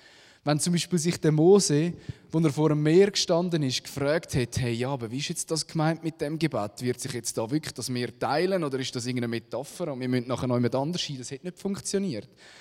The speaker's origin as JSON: {"language": "German", "country": "Switzerland", "said": "wenn man da so als Westler, als Schweizer, wo manchmal ja so viel mit unserem Verstand ergreifen und machen können"}